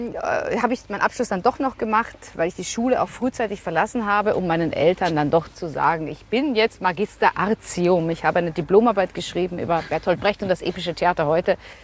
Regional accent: Vienna, Austria; Ich bin Wienerin, waschechte Wienerin, in Wien geboren, aufgewachsen auch.

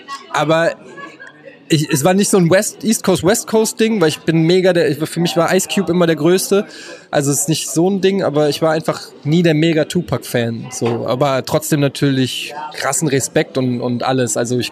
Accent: Frankfurt, Hesse, Germany; Ja, also als Frankfurter muss ich sagen, feiere ich ihn total. Ich habe im Gallus gelebt

